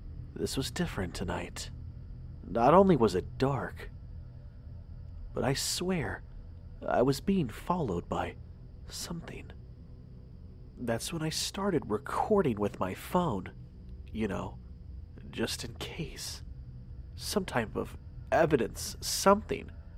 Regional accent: Arkansas, United States; Growing up in Arkansas, we have plenty of myths and legends of our own, despite anywhere else around the U.S.

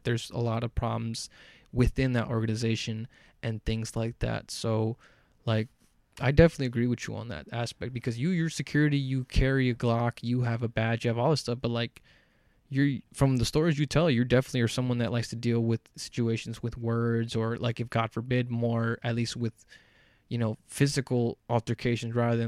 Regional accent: Los Angeles, California, United States; Because, you know, we're from South Central, we have our own struggles

